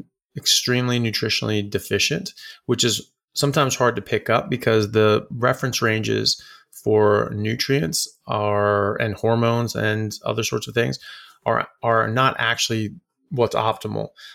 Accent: United States; now in Perth, Australia; I'm from America, but I'm in Perth, Australia. So we're on the west coast of Australia next to absolutely nowhere. And so I'm just working as a doctor here in Perth.

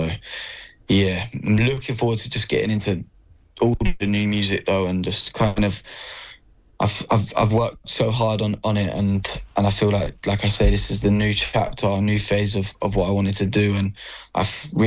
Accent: Leinster, Ireland; obviously I'm from Offaly, so it's not only down the road, not too far

